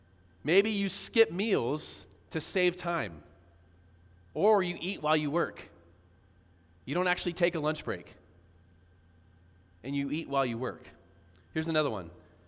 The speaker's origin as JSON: {"language": "English", "town": "San Diego", "region": "California", "country": "United States", "said": "We're from San Diego."}